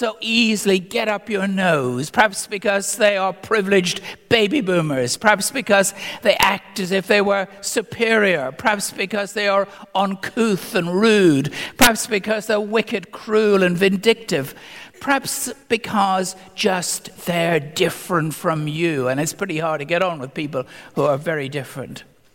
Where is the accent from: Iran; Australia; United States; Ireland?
Ireland; That was a way on a different scale from what I was brought up in Southern Ireland long ago.